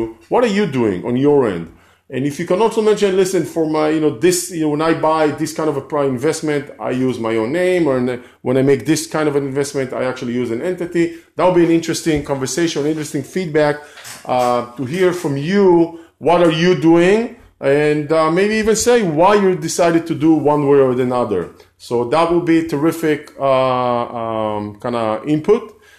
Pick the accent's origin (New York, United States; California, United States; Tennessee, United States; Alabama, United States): California, United States; here from Southern California, and we always have people, joining us on the live from multiple locations.